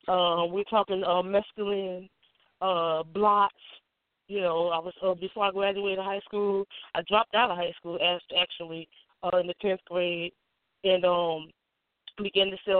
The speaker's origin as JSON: {"language": "English", "region": "New Jersey", "country": "United States", "tie": "born or raised there", "said": "I grew up in New Jersey. And a part of my growing up in New Jersey, as a young teenager"}